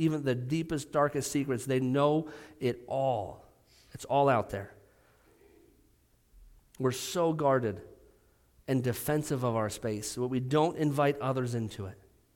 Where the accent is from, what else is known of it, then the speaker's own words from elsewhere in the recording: Pennsylvania, United States; You go to Western Pennsylvania. I'm from Western Pennsylvania, so very friendly.